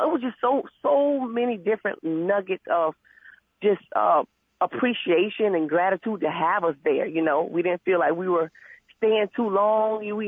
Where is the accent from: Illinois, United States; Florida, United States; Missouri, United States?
Florida, United States; Jacksonville; we've been married for 14 years now, and we have four sons. So, and we're from Jacksonville, Florida.